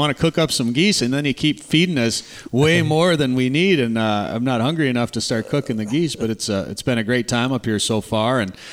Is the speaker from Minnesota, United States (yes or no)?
yes; Minnesota, United States; also born or lived in North Dakota; I lived in North Dakota for a while, but I grew up in Minnesota, and we grew up going up the Gunflint Trail, and that, to me, is moose country.